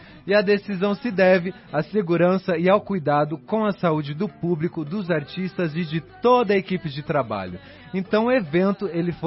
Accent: Biporã, Paraná, Brazil; só não faço os grãos porque eu moro em apartamento, mas lá em Biporã, que é a minha cidade natal, vovó fazia o café, colhia o café

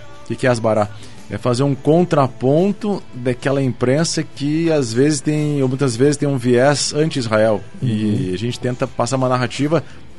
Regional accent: Porto Alegre, Rio Grande do Sul, Brazil; moved away as an adult; now in Curitiba, Brazil; eu nasci em Porto Alegre. Uhum. E me mudei, morei até lá. Morei lá até 2012 e eu passei num concurso aqui em Curitiba, por isso que eu me mudei para a capital paranaense.

